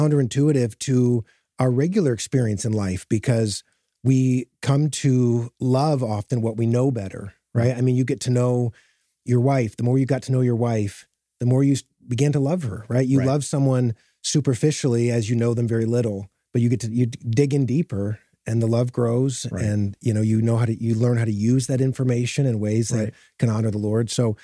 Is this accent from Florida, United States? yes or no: no; Michigan, United States; Yeah, so I grew up in Michigan.